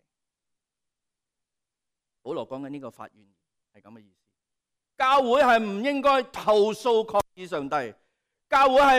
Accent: Hong Kong; 我们香港人说什么在这里有声的

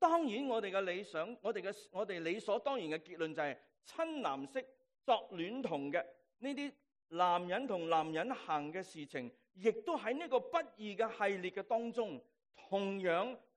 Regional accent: Hong Kong; 有啲似我哋今日所讲嘅，我哋香港人讲嘅嗰啲

